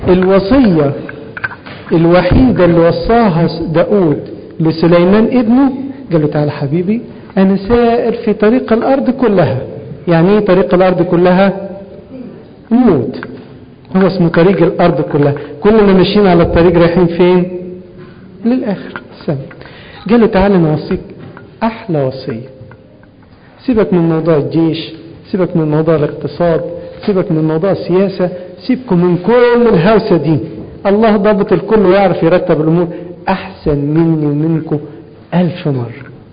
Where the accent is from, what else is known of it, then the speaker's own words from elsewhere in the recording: Upper Egypt, Egypt; يعني في مثل بلدي عندنا في الصعيد يقول ايه؟